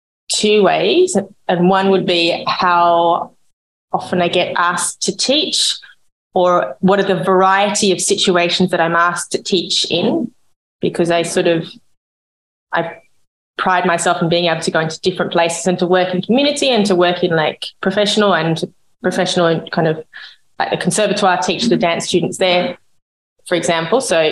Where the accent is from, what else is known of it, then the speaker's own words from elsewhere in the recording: Australia; particularly as an Australian, it really hits home.